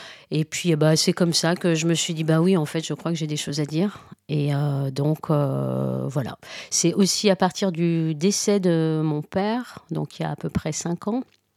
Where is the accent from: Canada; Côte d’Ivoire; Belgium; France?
France; Lyon, Auvergne-Rhône-Alpes; je suis originaire de Lyon et je l'ai moins joué sur Lyon.